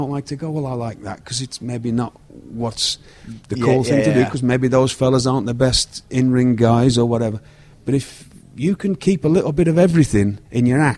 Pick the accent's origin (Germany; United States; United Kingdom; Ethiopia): United Kingdom